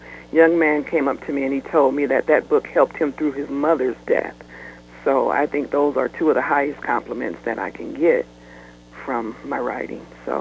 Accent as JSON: {"language": "English", "town": "Waterloo", "region": "Iowa", "country": "United States", "said": "small metropolis, called Waterloo, Iowa. I am very proud to be from Iowa. One thing I can say about my home state"}